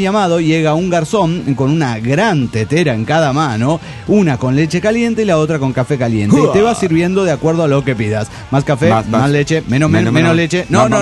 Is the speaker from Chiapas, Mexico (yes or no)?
no; Mexico City, Mexico; yo soy del DF.